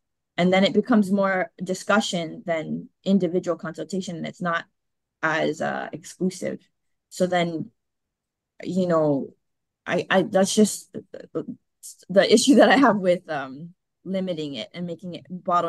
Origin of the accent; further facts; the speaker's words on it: Hawaii, United States; because for us as Hawaiian people, Ahupua'a were not divided, they were connected.